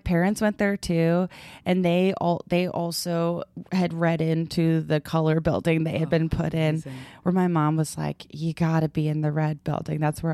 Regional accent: Brockton, Massachusetts, United States; I went to high school and I grew up in Brockton, Massachusetts.

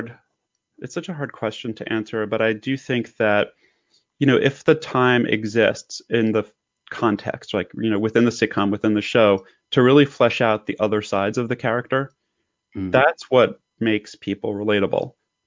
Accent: New York City, New York, United States; I grew up in a time when the corporate sponsorship was limited, and I grew up in New York City

